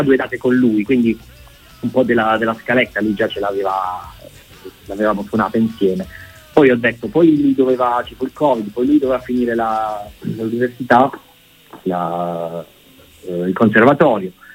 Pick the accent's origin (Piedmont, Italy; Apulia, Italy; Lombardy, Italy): Apulia, Italy; Mola di Bari; io sono di Mola di Bari, e Nicolò è di Capurso, che sono due paesi a 15-20 km più o meno da Bari